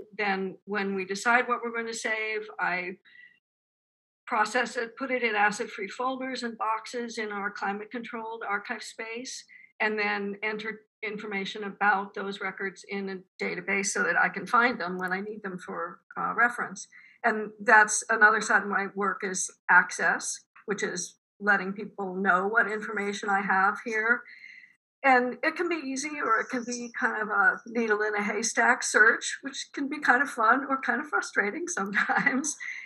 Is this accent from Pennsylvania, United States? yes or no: yes; Pittsburgh, Pennsylvania, United States; That involved moving back to Pittsburgh, which is my hometown, and getting a master's degree at Pitt.